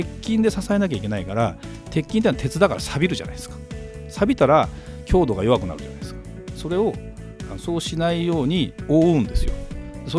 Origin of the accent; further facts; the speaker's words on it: Saitama, Japan; 東京に住んでたわけじゃない、埼玉に住んで生まれたので、そういうもうのどかな一戸建てでも